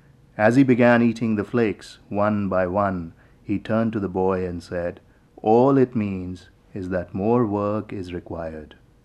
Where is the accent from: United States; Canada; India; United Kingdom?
India; Jammu and Kashmir; I grew up in Kashmir.